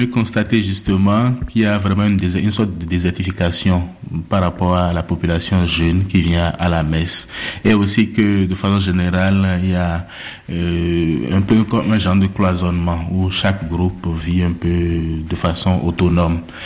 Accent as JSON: {"language": "French", "country": "Benin", "lives_now": "France", "said": "Chez nous, au Bénin, une idée que le curé a se met très vite en route"}